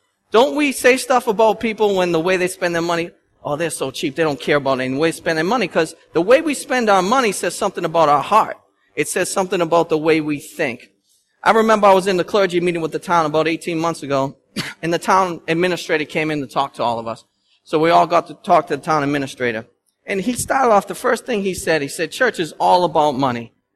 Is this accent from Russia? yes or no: no; Boston, Massachusetts, United States; We're Bostonians. We're from Massachusetts, from New England.